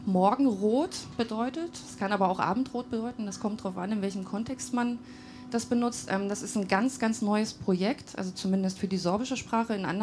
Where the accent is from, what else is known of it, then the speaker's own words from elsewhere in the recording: Lusatia, Germany; ich komme ja aus der Lausitz und weiß auch, dass ich quasi Sorbin bin, wenn man das in einem ethnischen Verständnis so werten will.